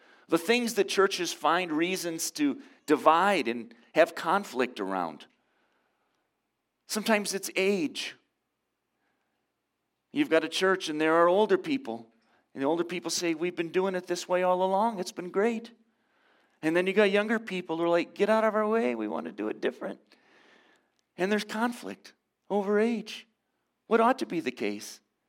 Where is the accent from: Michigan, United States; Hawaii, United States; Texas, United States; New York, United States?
Michigan, United States; Saginaw; I grew up in Saginaw, and Saginaw was, at the time, a GM town.